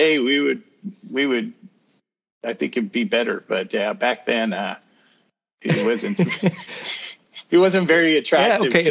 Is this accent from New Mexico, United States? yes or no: no; Greeley, Colorado, United States; Growing up in Greeley, where the Broncos had their summer training camp every season.